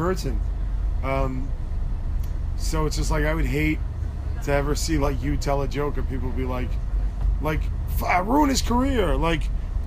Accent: New York City, New York, United States; because I grew up in New York City, so, like, there was never that thing of, like, you know, it was a melting pot.

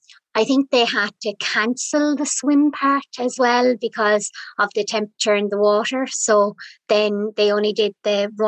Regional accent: Youghal, Munster, Ireland; So I'm from Youghal County, Cork, which is a seaside town in East Cork. So I'm lucky to have the beach on my doorstep.

